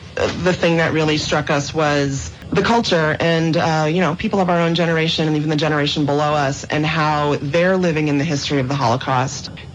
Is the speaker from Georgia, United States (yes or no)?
no; New York, United States; And I thought, oh, big city. I'm from New York. I understand that. You know, maybe that's a big city mentality.